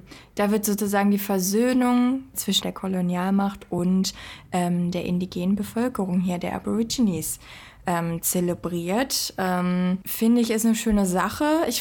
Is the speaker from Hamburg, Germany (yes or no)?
yes; Hamburg, Germany; Ja, ich komme aus Hamburg.